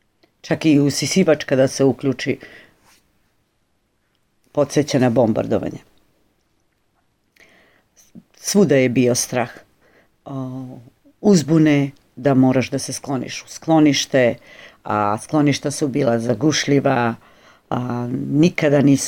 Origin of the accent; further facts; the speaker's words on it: Duge Njive, Peja District, Kosovo; kod mene u selu odakle sam ja, kod Kline, Duge njive kod Kline